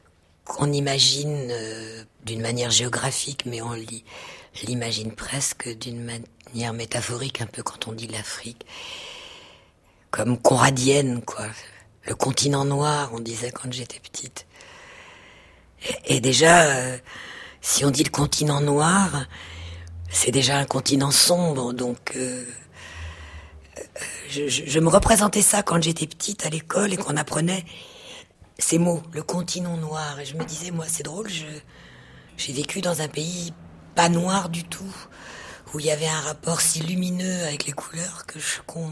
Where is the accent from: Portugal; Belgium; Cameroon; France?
France; also born or lived in West Africa; vivre en tant que petite Française, avec ma famille, en allant dans des écoles françaises, parce que je vivais dans une Afrique francophone, c'est-à-dire grosso modo l'Afrique de l'Ouest et très peu l'Afrique de l'Est, mais l'Afrique francophone.